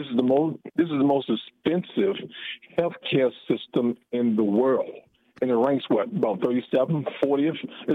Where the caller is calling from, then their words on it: Fort Washington, Maryland, United States; from Fort Washington.